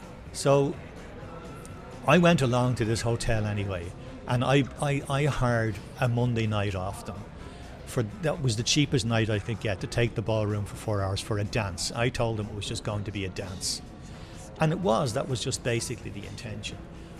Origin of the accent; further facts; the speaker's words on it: Donnybrook, Leinster, Ireland; I'm originally from Donnybrook.